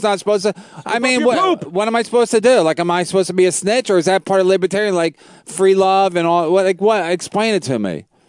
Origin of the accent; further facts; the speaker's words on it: New York, United States; As a New Yorker who works at night, you become open minded